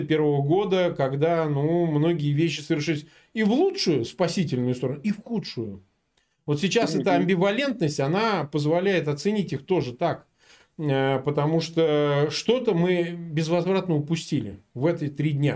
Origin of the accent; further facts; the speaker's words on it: Samara Oblast, Russia; в Самарской епархии, где, откуда я родом